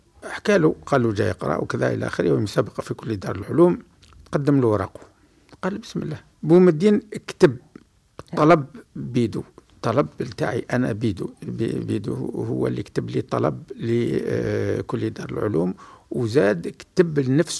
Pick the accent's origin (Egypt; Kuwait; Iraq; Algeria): Algeria; وأنا جزائري وكذا وعندي نحمل شهادات كذا